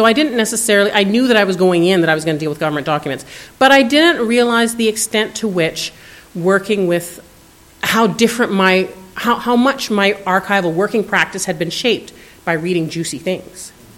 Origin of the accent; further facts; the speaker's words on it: Alberta, Canada; also born or lived in Newfoundland; I grew up in Alberta. Ain't no ocean to be found anywhere in Alberta, right?